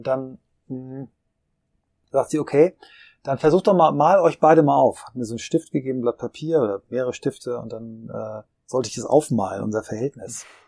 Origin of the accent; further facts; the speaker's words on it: Kiel, Schleswig-Holstein, Germany; in Kiel, in meiner Heimatstadt